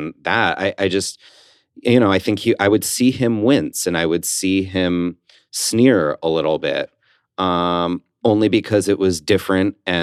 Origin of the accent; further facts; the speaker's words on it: New Jersey, United States; I guess going along with tradition and growing up in New Jersey and I went to a private school.